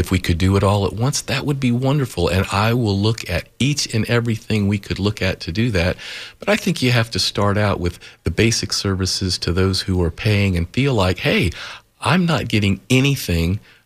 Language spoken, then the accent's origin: English; Tampa, Florida, United States; as a young person growing up in Tampa from, I believe, 1954